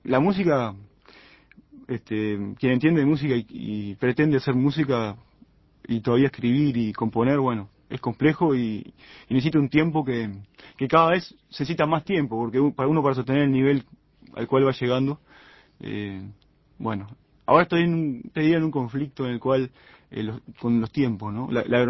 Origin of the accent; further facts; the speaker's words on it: Montevideo, Uruguay; siendo montevideano y estando en ese contexto cultural tan diferente, bueno, decir que era de Montevideo era como una cosa, era una ofensa casi.